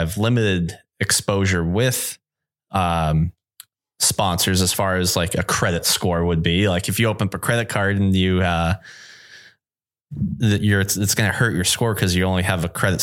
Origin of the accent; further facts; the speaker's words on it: Northeast, United States; But I am from the Northeast.